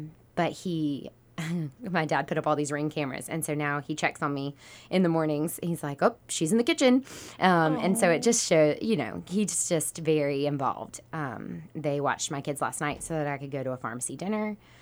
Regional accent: Savannah, Georgia, United States; I did, yeah. Okay. So I grew up in Savannah.

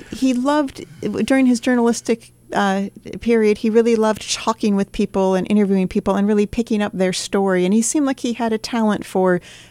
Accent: Denver, Colorado, United States; But the interesting thing is growing up in Denver, in Colorado, I knew the name

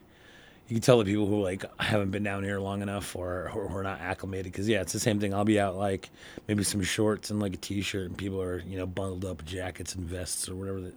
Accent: New Jersey, United States; I'm from New Jersey.

